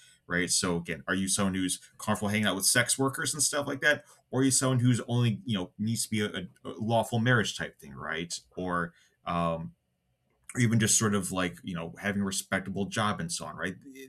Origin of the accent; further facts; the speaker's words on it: United States; now in Canada; I'm an American dual citizen, U.S. Canadian.